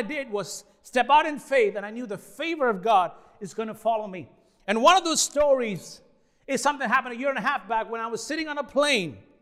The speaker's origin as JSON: {"language": "English", "country": "India", "moved": "as an adult", "said": "It's been little over a year since my family and I moved from India. As you see, I am Indian. I got brown skin."}